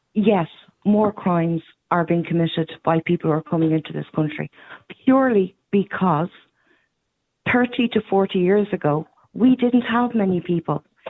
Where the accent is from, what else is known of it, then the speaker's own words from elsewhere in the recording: Ireland; to educate, to inform, and to protect not only us as Irish people